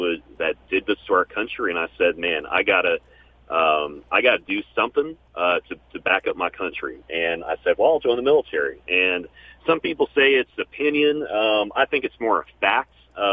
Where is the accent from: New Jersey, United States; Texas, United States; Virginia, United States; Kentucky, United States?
Virginia, United States; Arlington; And then we moved to Arlington, for really where I grew up was in Arlington, Virginia.